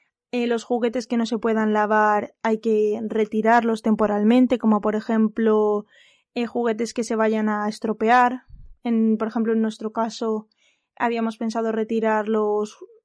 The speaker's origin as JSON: {"language": "Spanish", "town": "Valencia", "region": "Valencian Community", "country": "Spain", "said": "yo soy de Valencia y más o menos la situación podríamos equipararla a la situación de la Comunidad Valenciana"}